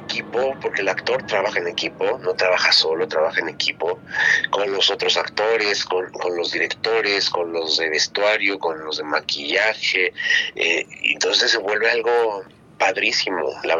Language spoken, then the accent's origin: Spanish; Mexico; Soy una persona, soy mexicano, tengo 39 años